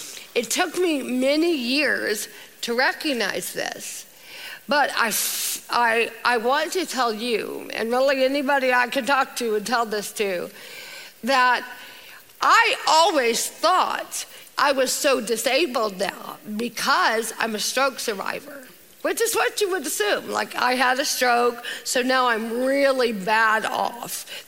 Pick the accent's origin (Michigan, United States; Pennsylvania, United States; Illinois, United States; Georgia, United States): Georgia, United States; Athens; I grew up in Athens, Georgia, married my college sweetheart in November of 2004